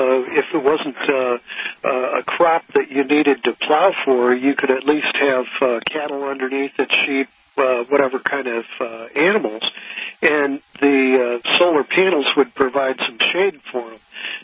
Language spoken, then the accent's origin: English; St. Louis, Missouri, United States; You know, it's funny. I'm from St. Louis, and we used to have Laclede Gas up there.